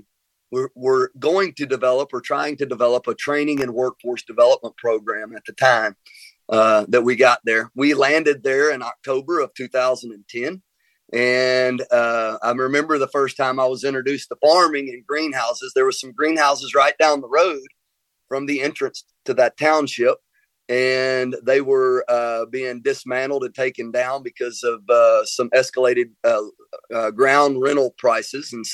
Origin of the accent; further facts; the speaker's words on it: Tennessee, United States; Sure. Yeah, so I grew up here in Middle Tennessee, was fortunate enough to go to college